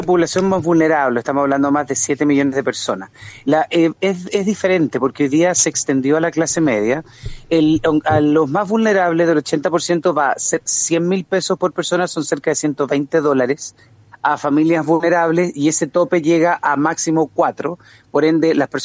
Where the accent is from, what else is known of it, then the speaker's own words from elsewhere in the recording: Chile; hubo unas manifestaciones que como chilenos en la gran mayoría aprobábamos